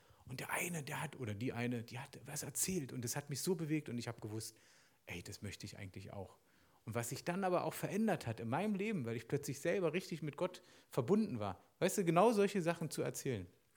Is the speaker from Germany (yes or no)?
yes; East Germany, Germany; als Ossi und dann auch noch, oh, 2 Mauern in deinem Leben sind gefallen.